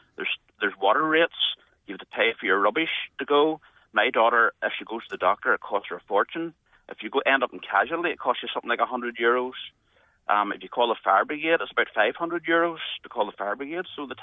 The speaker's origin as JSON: {"language": "English", "region": "Northern Ireland", "country": "United Kingdom", "tie": "born or raised there", "said": "Well, I was brought up in Tocmona Estate, so I would consider myself as part of the Protestant sort of community"}